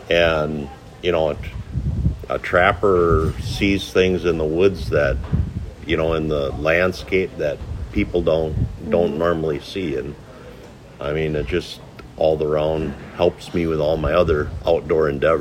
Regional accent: Marshfield, Wisconsin, United States; grew up in the central part of the state, down by Marshfield, Wisconsin Rapids area. And I started trapping with my dad.

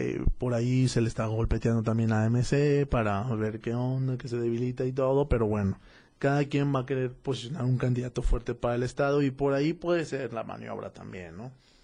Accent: Tonalá, Jalisco, Mexico; ya saben que soy de Tonalá

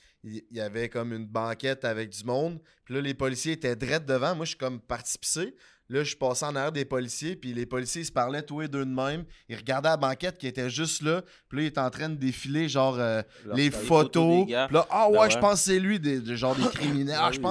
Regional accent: Quebec City, Quebec, Canada; Moi, je viens de Québec, puis j'ai jamais vu de police.

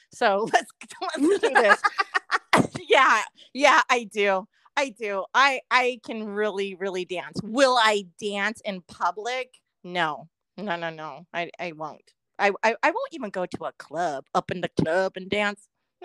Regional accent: Hawaii, United States; I remember dancing with my brother and my cousins when I was younger in Hawaii

